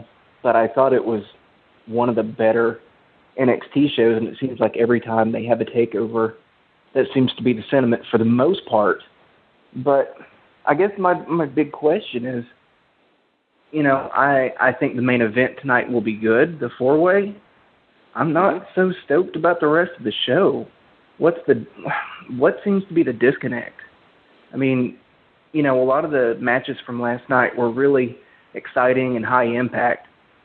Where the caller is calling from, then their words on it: Tennessee, United States; Hey, it's … from Tennessee.